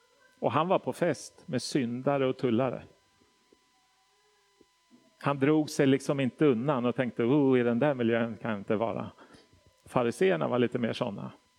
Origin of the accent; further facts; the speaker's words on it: Stockholm, Stockholm County, Sweden; och är född och uppvuxen i Stockholm. Växte inte upp i en troende familj, men kom till tro i vuxen ålder.